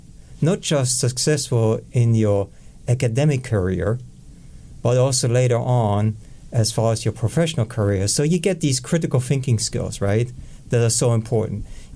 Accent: Germany; accent: German; English is a second language; moved away as an adult; also born or lived in California / Illinois / Oklahoma; now in United States; Started in Germany, hence my accent, and then finished my education in the United States, in California, in Illinois, and at some point in Oklahoma.

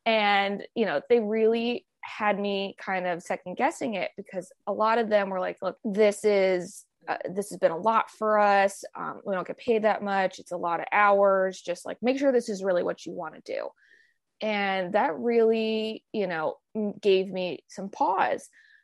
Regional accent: New Jersey, United States; now in Virginia, United States; I'm originally from New Jersey. I didn't think I wanted to go back there.

